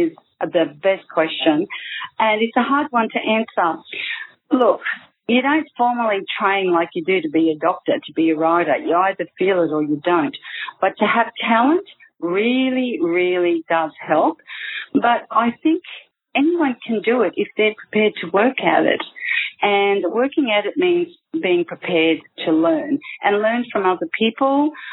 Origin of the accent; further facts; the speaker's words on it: Australia; born there; I am Italian. I was born in Australia, but there's a cultural, I guess, connection there to Italy.